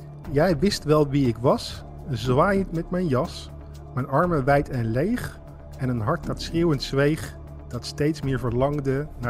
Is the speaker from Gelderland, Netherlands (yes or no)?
no; Zeeland, Netherlands; Ik ben zelf geboren en getogen in Zeeland.